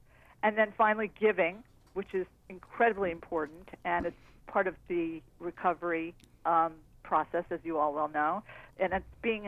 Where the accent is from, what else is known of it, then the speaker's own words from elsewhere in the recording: New York City, New York, United States; I'm from New York City, the stress capital of the world.